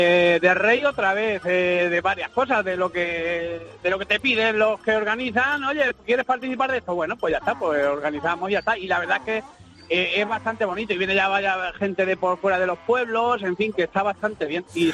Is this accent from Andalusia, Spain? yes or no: no; Moral de Calatrava, Castilla-La Mancha, Spain; en mi pueblo, en un pueblo de Ciudad Real, que se llama Moral de Calatrava, al lado de Valdepeñas